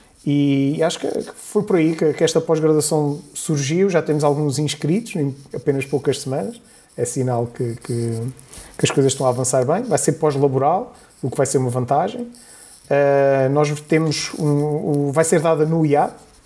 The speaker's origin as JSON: {"language": "Portuguese", "town": "Covilhã", "region": "Centro", "country": "Portugal", "said": "eu sou da Covilhã, eu vivo na Covilhã, aliás, eu hoje estou na Covilhã."}